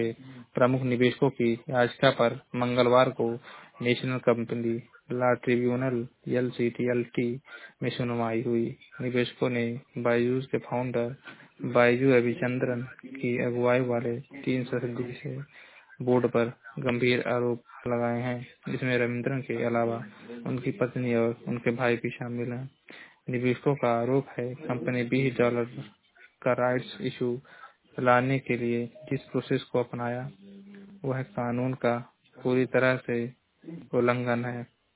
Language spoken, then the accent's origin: Hindi; Maharajganj, Uttar Pradesh, India; मैं जिला महाराजगंज का निवासी हूँ।